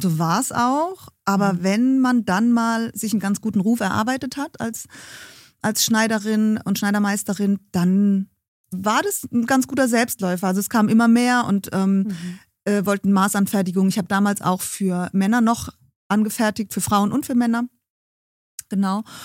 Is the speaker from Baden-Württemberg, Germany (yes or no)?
yes; Heidelberg, Baden-Württemberg, Germany; born there; Ich bin gebürtige Heidelbergerin.